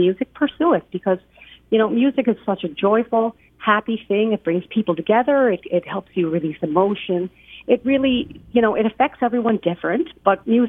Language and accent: English; Nova Scotia, Canada; Well, I'm from the East Coast on a little island called Cape Breton.